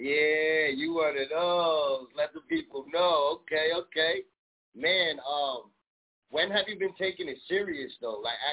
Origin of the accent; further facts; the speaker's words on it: Bronx, New York, United States; And I'm from the Bronx, and I know that shit.